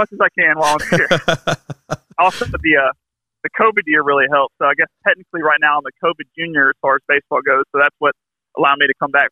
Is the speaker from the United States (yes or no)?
yes; Athens, Alabama, United States; it's not too far from my hometown of Athens, it seems like a perfect fit for me.